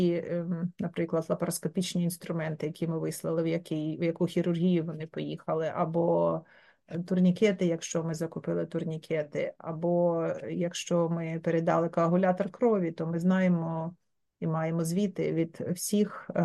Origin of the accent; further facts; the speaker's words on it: Kharkiv, Kharkiv Oblast, Ukraine; Я сама з Харкова